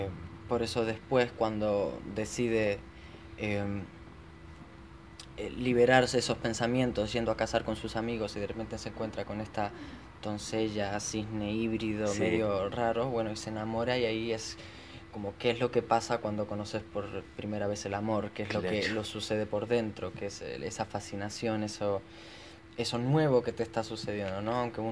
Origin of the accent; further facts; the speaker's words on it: Málaga, Andalusia, Spain; moved away; also born or lived in Madrid / London; nací en Málaga, estudiar allá, después me mudé a Madrid y después a Londres